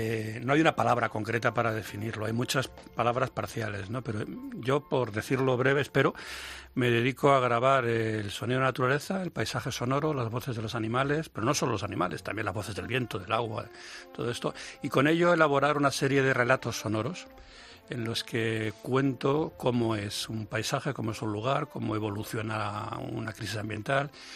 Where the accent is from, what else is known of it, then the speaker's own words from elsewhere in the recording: Madrid, Community of Madrid, Spain; yo soy de Madrid, viví en Madrid, aunque ahora hace ya mucho que vivo fuera, pero yo soy de aquí, de San Blas, vaya, ¿no? De un barrio de Madrid, donde la naturaleza no se puede ni concebir